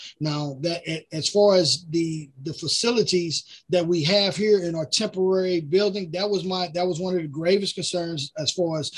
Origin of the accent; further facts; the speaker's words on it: East St. Louis, Illinois, United States; I grew up in the East St. Louis Boys Club. They helped keep me out of trouble.